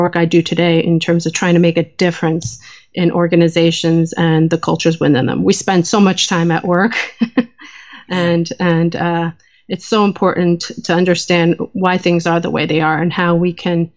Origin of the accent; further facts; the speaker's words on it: New Jersey, United States; And I grew up moving around a lot because of my father's job as a Methodist pastor. And growing up in New Jersey in the 1980s was an interesting time as an Asian American